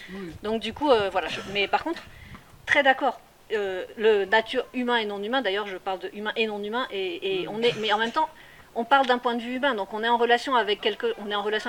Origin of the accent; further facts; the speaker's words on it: France; moi, je suis française et je viens d'une communauté où ça fait plus de 2000 ans qu'on est sorti de la nature.